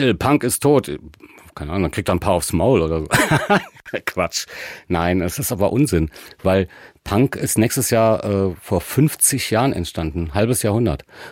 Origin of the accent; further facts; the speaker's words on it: Erfurt, Thuringia, Germany; so als Erfurter kann man einfach da hingehen